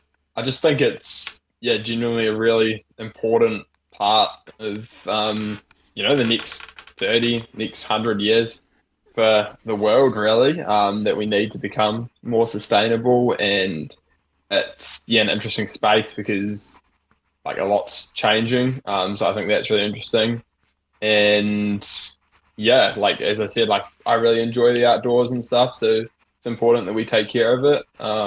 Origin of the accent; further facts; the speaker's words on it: Christchurch, Canterbury, New Zealand; moved away as an adult; also born or lived in Wanaka / Dunedin / Queenstown; I grew up in Christchurch back in the day. I guess I spent my first 18 or so years there, and then moved to Wanaka briefly, and then through to Dunedin for my undergrad degree.